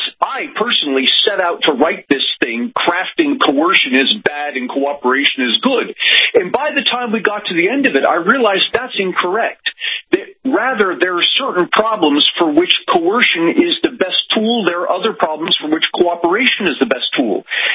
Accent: Pennsylvania, United States; So you have people, for example, in my home state of Pennsylvania, out in Philadelphia

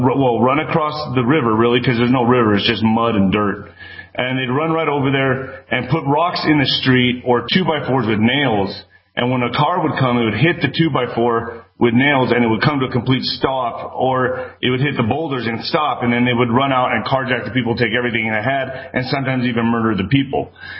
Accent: El Paso, Texas, United States; And to see Beto O'Rourke, who's from my hometown, sell out to this idea, which he knows damn well that wall has helped.

